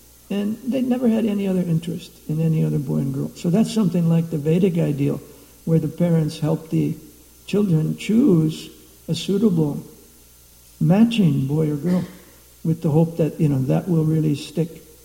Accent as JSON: {"language": "English", "country": "United States", "tie": "born or raised there", "said": "And I was recalling what it was like for me growing up in America."}